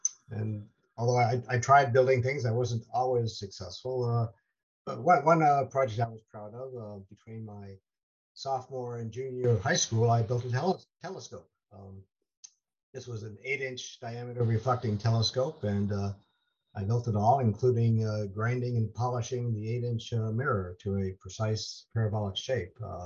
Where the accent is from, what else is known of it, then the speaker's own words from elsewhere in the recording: Illinois, United States; Well, growing up in Illinois, I was lucky that when I went to the local college, it was the University of Illinois in Urbana-Champaign